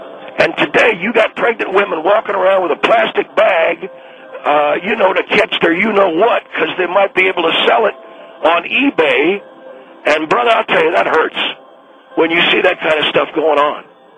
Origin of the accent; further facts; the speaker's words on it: Texas, United States; now in California, United States; I'm originally from Texas, even though I live in California right now.